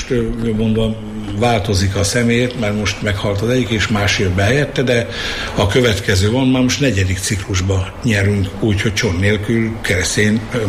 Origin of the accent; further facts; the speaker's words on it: Borsod-Abaúj-Zemplén, Hungary; az itt élő gömöri embereknek a szívében megmaradjon, ugye az az identitás, hogy azért mi gömöriek vagyunk. Mi kicsik vagyunk, az ország legkisebb kisebbsége vagyunk, mi gömöriek, de a szívünk az nagy.